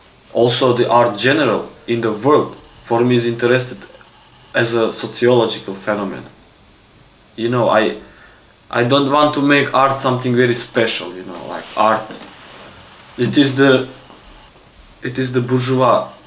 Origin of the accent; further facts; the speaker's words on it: Kosovo; English is a second language; moved away as an adult; also born or lived in Istanbul, Turkey; I am originally from Kosovo. I born there, but I moved to Istanbul, Turkey, when I had 18 years, and I was away some 7 years, even more.